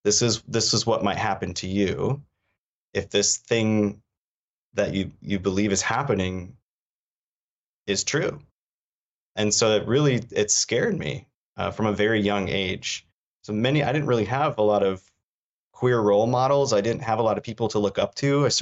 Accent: Traverse City, Michigan, United States; So I grew up in Traverse City, Michigan. I grew up on the outside of Traverse City, Michigan. I was a 4-H kid.

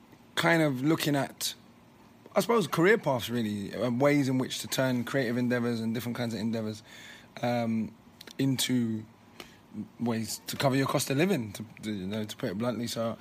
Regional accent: London, United Kingdom; I grew up in London. I didn't grow up in Kingston.

